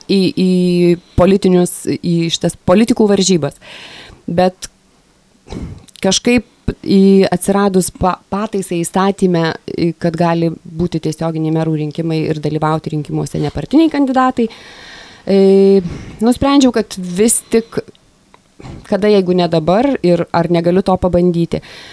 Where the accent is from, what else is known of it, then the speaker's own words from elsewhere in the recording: Alytus County, Lithuania; aš labai didžiuojuosi, kad esu dzūkė, kad gyvenu Alytuje.